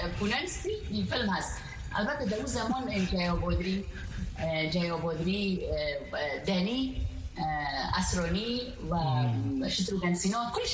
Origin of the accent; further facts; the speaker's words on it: Afghanistan; moved away; ما یک خانم استم که جوان از افغانستان آمدیم و ما فقط ما کردیم که کار کردیم و به زبان شکسته انگلیسی گرد میزنم، درست انگلیسی گرد نمیزنم